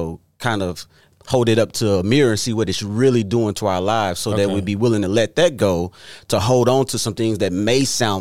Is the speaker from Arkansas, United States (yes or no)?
no; Dallas, Texas, United States; I was born and raised in Dallas, Texas.